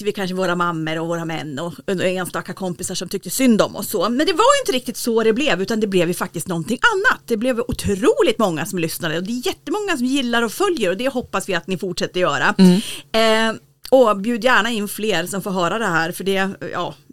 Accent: Stockholm, Stockholm County, Sweden; now in Östersund, Sweden; Nej, jag kan inte det. Jag är ju från Stockholm.

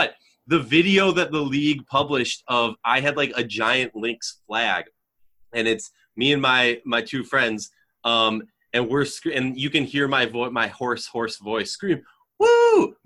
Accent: Minnesota, United States; I grew up in Minnesota, you know, like for me growing up, I'm a diehard Minnesota Vikings fan.

